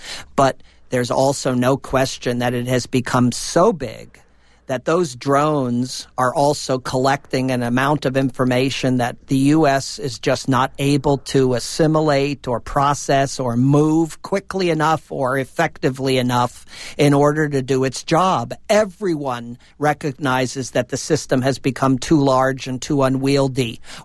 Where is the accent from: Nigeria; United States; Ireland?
United States; Well, I am. I'm an American.